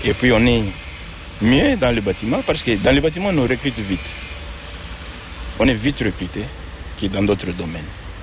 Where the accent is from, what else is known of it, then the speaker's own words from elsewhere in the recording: DR Congo; now in France; je suis originaire du Congo Kinshasa, donc la République démocratique du Congo.